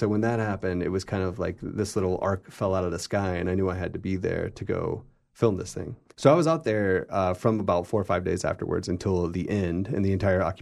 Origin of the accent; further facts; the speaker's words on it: Georgia, United States; moved away as an adult; I'm from Georgia, and I moved out west back in 2007